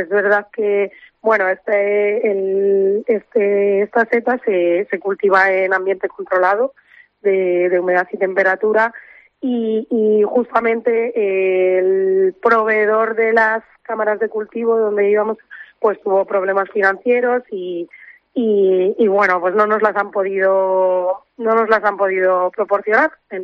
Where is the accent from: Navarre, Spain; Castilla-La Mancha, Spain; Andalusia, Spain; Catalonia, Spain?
Castilla-La Mancha, Spain; Tinajas; los tres socios que formamos parte de esta iniciativa somos de Tinajas, que es un pueblo que está como a 10 kilómetros de Olmeda de la Cuesta.